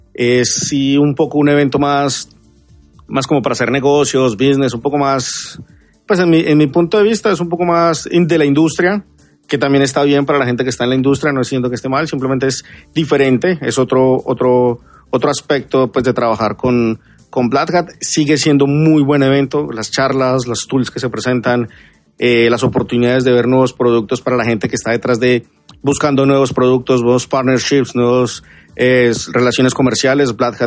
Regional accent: Colombia; soy de Colombia

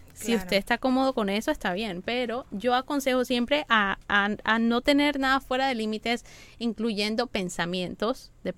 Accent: Colombia; los latinos, nosotros, yo soy de Colombia

